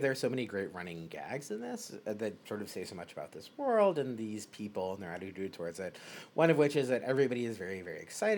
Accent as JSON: {"language": "English", "town": "Chicago", "region": "Illinois", "country": "United States", "tie": "born or raised there", "said": "You know, like I grew up in Chicago and he was a friggin' Chicago police officer."}